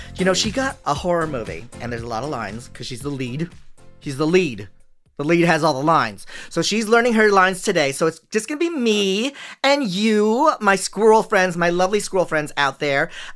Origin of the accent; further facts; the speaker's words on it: Philippines; English is a second language; And it's strange for me as a Filipino to watch Filipino drag queens being celebrated and being lauded and being out in the open and happy, because that's not the world I grew up in.